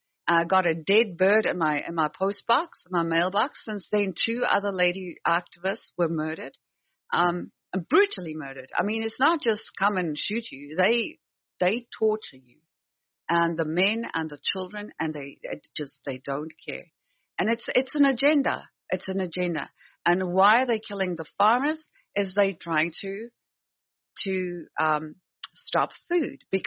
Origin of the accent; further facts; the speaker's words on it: South Africa; I apply for a job as a South African citizen who grew up there and lived there.